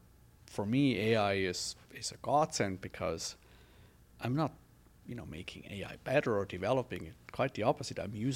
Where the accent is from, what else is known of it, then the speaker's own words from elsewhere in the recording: Switzerland; Yes, I grew up in Switzerland.